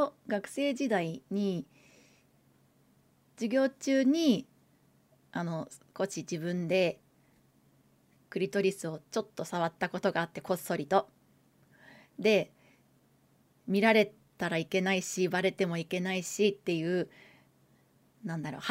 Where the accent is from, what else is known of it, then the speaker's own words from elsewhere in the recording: Gunma, Japan; 出身地は群馬県で新人声優です。